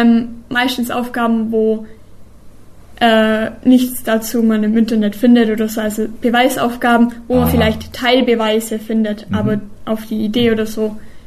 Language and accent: German; Bavaria, Germany; Also ich komme ja aus Bayern